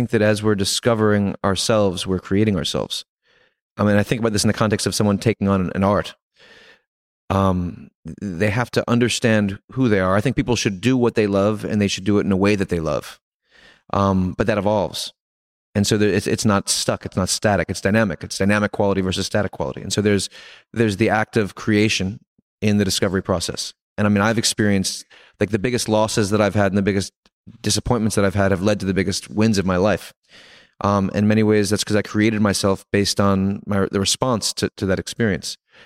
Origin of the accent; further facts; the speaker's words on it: New York, United States; I love New York. I'm a New Yorker. I love this city